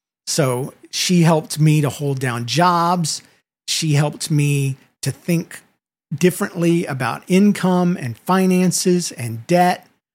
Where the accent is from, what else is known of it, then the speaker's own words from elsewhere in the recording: Georgia, United States; because I was from South Georgia.